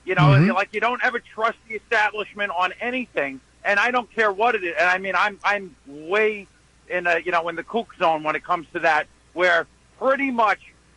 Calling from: Queens, New York, United States; I'm calling you from the Long Island Expressway.

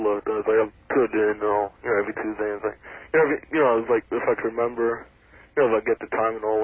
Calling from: Mastic Beach, New York, United States; Oh, No, Mastic Beach.

